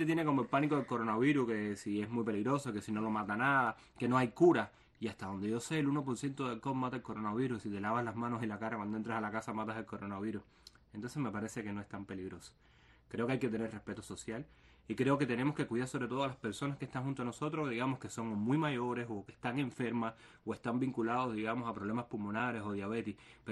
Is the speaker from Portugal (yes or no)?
no; Pinar del Río, Cuba; Yo que soy de Pinar del Río, Puerto Rico me recordó sobre todo los paisajes verdes, el clima